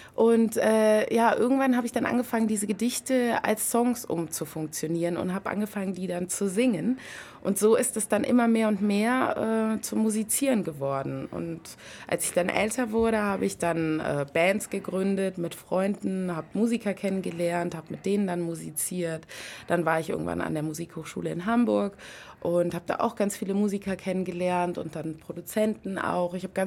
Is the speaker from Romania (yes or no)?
yes; Romania; moved away; Und aber ursprünglich komme ich eigentlich aus Rumänien, dort habe ich auch ein kleines Domizil.